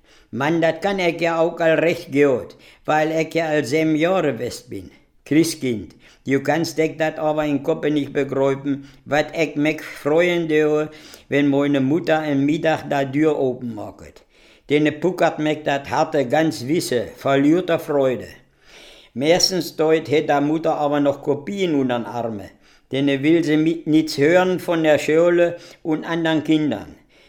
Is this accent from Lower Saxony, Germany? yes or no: yes; Lower Saxony, Germany; Ich komme aus Sülpke. Ich bin plattdeutsch aufgewachsen.